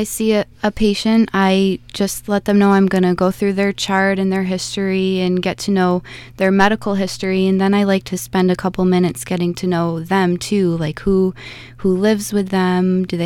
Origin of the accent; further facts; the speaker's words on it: Saranac Lake, New York, United States; Well, I grew up in Saranac Lake, New York, which is a very small town, beautiful town in the Adirondacks.